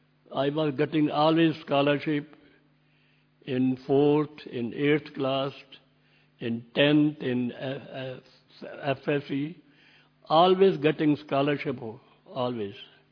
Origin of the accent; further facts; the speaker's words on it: Multan, Punjab, Pakistan; But I was born in Pakistan. You know, that place, that is called Multan.